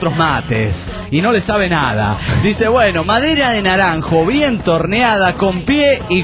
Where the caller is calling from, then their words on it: Delta, Colorado, United States; … de Delta Colorado.